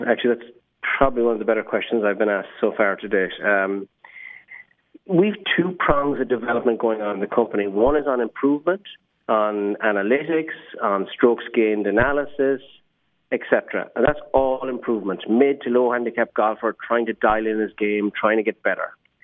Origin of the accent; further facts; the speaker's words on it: Ireland; now in San Francisco, United States; the fact that I can stay connected to my family that's in Ireland, because that's where I'm from. I'm doing this from San Francisco.